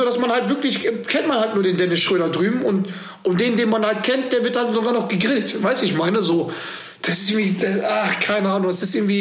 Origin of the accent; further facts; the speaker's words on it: Schwelm, North Rhine-Westphalia, Germany; da, wo ich aus Schwelm, wo ich aufgewachsen bin